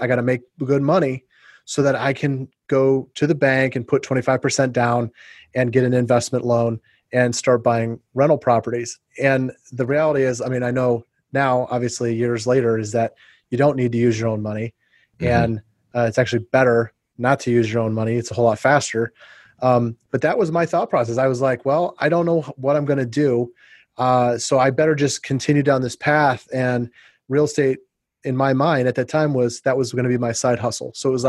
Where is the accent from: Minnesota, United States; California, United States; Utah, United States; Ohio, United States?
Ohio, United States; also born or lived in Indiana; And I was raised in the Midwest. I went to college in Ohio and grew up in Ohio and Indiana and stuff.